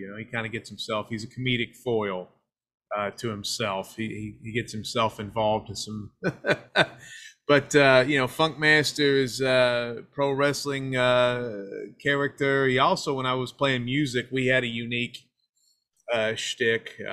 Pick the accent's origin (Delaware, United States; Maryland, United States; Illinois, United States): Maryland, United States; Baltimore; born there; I was born in Baltimore. I don't have a Baltimore accent because people in Baltimore screw up the O's.